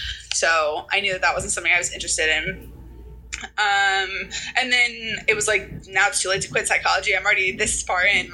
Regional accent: San Diego, California, United States; now in New Jersey, United States; Well, I came from San Diego, California. So definitely a bit different than I moved to New Jersey.

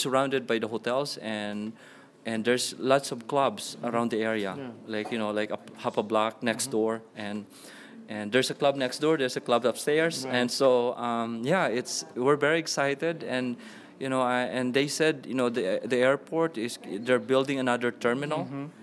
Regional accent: Philippines; We're part Japanese, but, we grew up in the Philippines.

